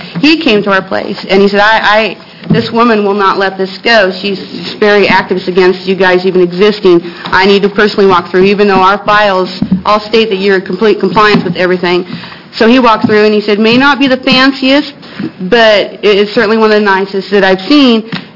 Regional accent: Oregon, United States; I'm from Douglas County, Oregon.

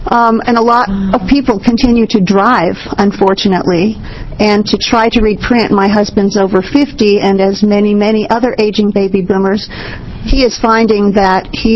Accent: Eugene, Oregon, United States; I'm also from Eugene, Oregon.

